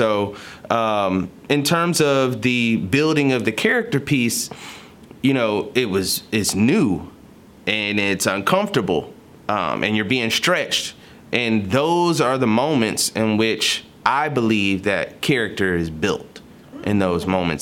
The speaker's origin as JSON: {"language": "English", "town": "Jacksonville", "region": "Florida", "country": "United States", "said": "So, you know, I'm coming from Jacksonville, Florida"}